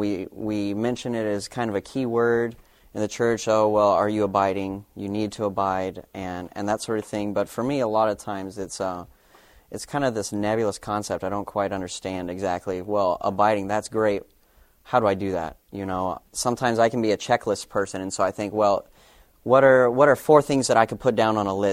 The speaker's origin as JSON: {"language": "English", "region": "Texas", "country": "United States", "said": "I am from Texas"}